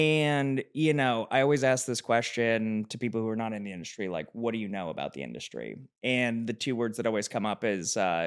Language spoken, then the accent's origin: English; Los Angeles, California, United States; I grew up in Los Angeles, and so everybody I knew was the child of somebody